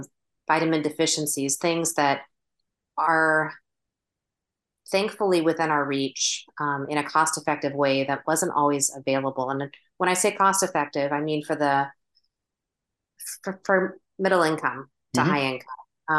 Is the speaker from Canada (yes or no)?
no; United States; also born or lived in United Kingdom / Singapore; I grew up in the States, was lucky enough to do a study abroad in the UK